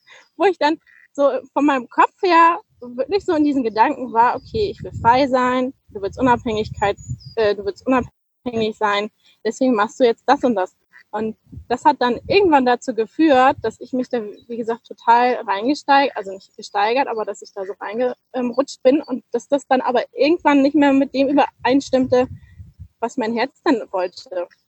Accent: Northern Germany, Germany; Ich komme aus Norddeutschland, weißt du, der höchste Berg ist der Deich.

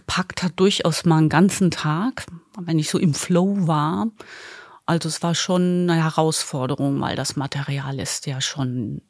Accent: Rhineland-Palatinate, Germany; born there; Ich bin in Rheinland-Pfalz geboren und habe keine Verwandtschaft im Osten in der ehemaligen DDR.

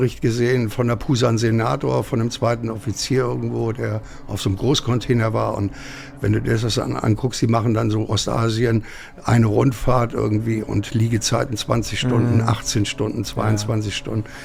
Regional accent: Hesse, Germany; ich komme eigentlich aus Hessen, kleiner Luftkurort zwischen Kassel und Marburg, und habe dann mit 16 Jahren irgendwo den Wunsch gehabt, zur See zu fahren.

